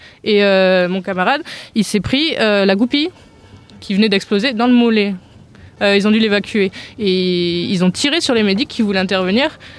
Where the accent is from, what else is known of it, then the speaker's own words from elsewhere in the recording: Marseille, Provence-Alpes-Côte d'Azur, France; je suis marseillaise là